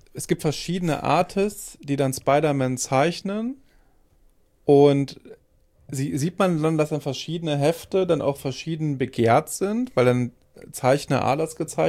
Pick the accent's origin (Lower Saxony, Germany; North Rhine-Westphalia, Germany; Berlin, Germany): North Rhine-Westphalia, Germany; Düsseldorf; Ich meine, ich komme jetzt aus Düsseldorf.